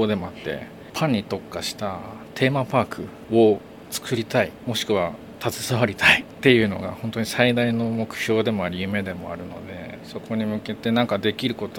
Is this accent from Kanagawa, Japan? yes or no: yes; Yokohama, Kanagawa, Japan; now in Fujisawa, Japan; やっぱり僕横浜出身なんですけど、引っ越してきてから藤沢ってなんて自然が豊かなんだろうと